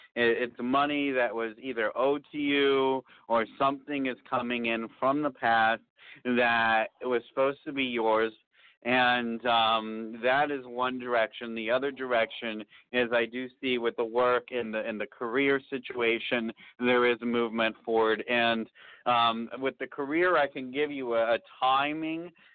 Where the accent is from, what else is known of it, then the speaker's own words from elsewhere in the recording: West Palm Beach, Florida, United States; born there; now in Georgia, United States; Oh, wow. I was born in West Palm Beach.